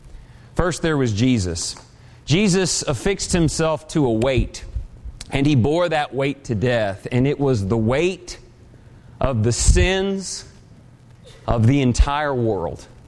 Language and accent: English; Humble, Texas, United States; On the way to church growing up in Humble, Texas, there was the guy going down the road carrying the cross.